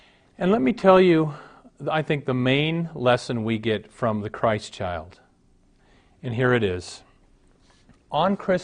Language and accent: English; Omaha, Nebraska, United States; I was raised in Omaha, and my brother and I, he's younger, a year and a half younger than I am